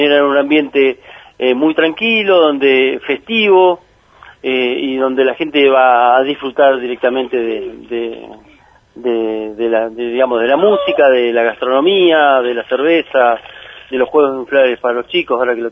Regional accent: Esquel, Chubut, Argentina; de los cuales 5 somos acá de Esquel

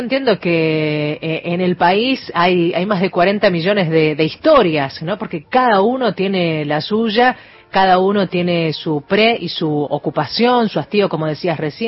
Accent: Lomas de Zamora, Buenos Aires Province, Argentina; Yo soy de Lomas de Zamora, mis hijos están en Benavides

